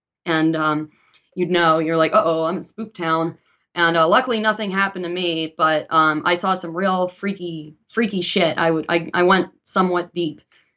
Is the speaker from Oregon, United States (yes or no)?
no; Harrisburg, Pennsylvania, United States; now in Philadelphia, United States; Well, actually, I grew up in Harrisburg, PA, so that's the capital. I moved to Philly in 2008 for school